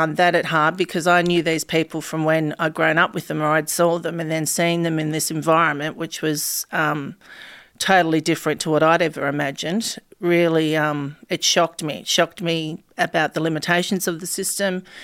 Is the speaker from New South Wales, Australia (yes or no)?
yes; Campbelltown, New South Wales, Australia; where I grew up in Ayres at Campbelltown, which is a massive housing estate, and it was pretty rough